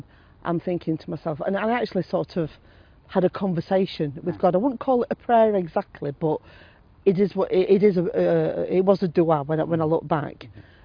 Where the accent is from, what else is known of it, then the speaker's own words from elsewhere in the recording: Chorley, North West England, United Kingdom; I was born in Chorley, in Lancashire, born and raised in the UK. I was brought up in a Christian home.